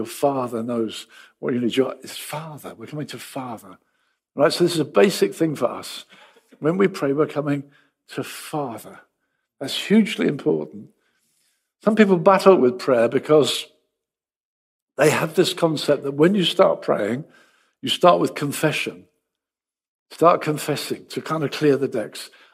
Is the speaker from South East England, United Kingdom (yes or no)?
yes; Brighton, South East England, United Kingdom; Brighton has been my hometown most of my life.